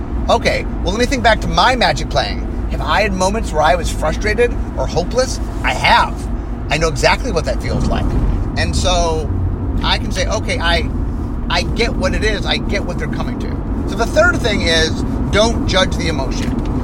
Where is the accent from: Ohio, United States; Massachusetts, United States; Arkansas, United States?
Ohio, United States; Cleveland; So I grew up in Cleveland, Ohio. There's a place called the Cleveland Playhouse.